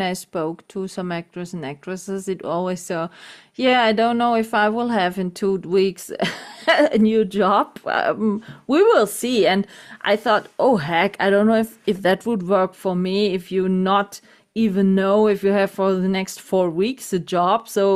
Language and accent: English; France; English is a second language; because my hometown was the capital of France in the Second World War for 9 months.